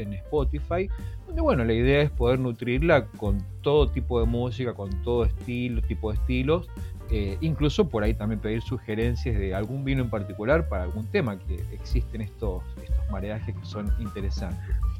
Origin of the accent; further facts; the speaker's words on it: Mendoza, Argentina; Que creo que tenemos muchísimos de los que somos de Mendoza.